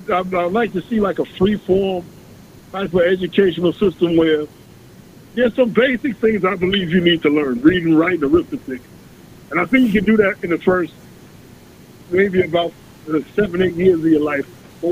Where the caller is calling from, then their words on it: Queens, New York, United States; from Jamaica, Queens.